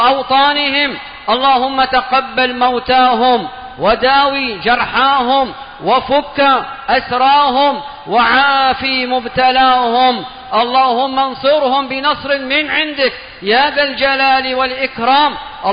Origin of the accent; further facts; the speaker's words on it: Yemen; اللهم من أراد بلادنا اليمن وسائر بلاد المسلمين بخير فوفقه لكل خير